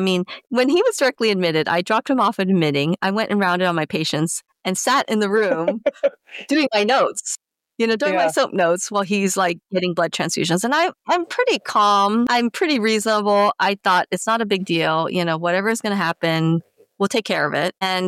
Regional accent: California, United States; Many people commented that I have an accent. I tried to explain it's from growing up in Southern California.

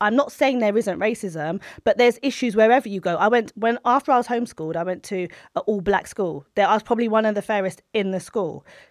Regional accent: Tottenham, London, United Kingdom; also born or lived in Barbados; my father was born in Barbados. I was born in Barbados. My mother was born in Pakistan. So I'm still like first gen. So when I moved to like Tottenham and I started growing up

